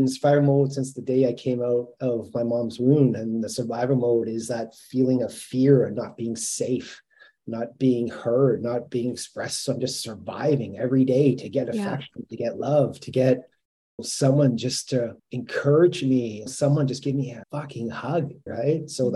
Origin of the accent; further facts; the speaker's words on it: Winnipeg, Manitoba, Canada; also born or lived in Calgary / Edmonton / Ottawa; So I went from Calgary to Edmonton to Ottawa and then to Winnipeg in 1988. I was in grade 3. When we came to Winnipeg, and I've been here ever since.